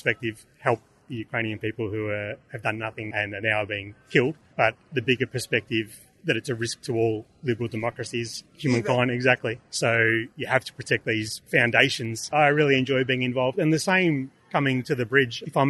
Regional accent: Australia; They weren't that interested in speaking to an Australian.

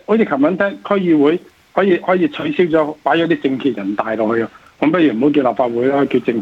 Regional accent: Hong Kong; 我喺香港出世，住咗几十年过嚟

